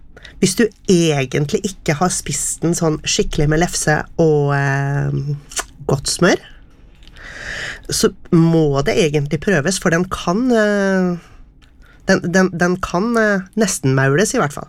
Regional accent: Moss, Østfold, Norway; I Moss, der jeg kommer fra, så har de et 17. mai-tog

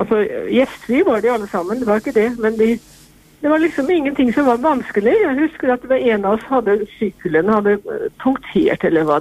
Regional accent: Tune, Østfold, Norway; Fordi selv om jeg kom fra Tune og der Hauge, nærheten av Hauge sin gård

